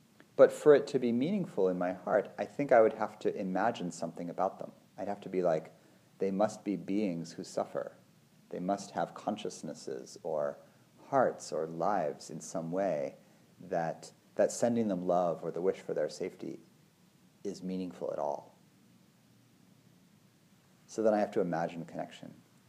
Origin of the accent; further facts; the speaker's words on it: Livermore, California, United States; I'm the guy from Livermore who likes Brussels sprouts